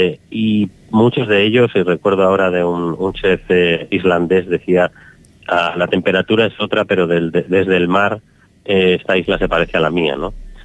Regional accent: Basque Country, Spain; yo que soy del País Vasco

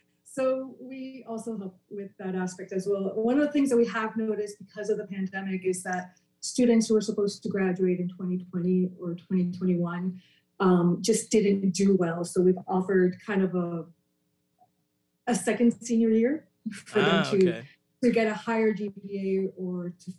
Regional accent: Puerto Rico; I'm Caribbean myself. I'm not from the Bahamas. I'm from Puerto Rico, but I had to go through the process as well.

